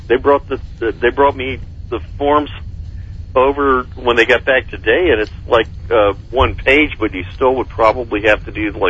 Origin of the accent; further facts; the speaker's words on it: Key West, Florida, United States; And I grew up in Key West.